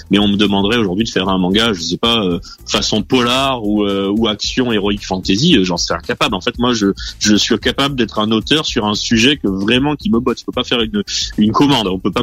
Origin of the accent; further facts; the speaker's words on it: France; ce manga il est fait à Monaco et au Japon et que je suis français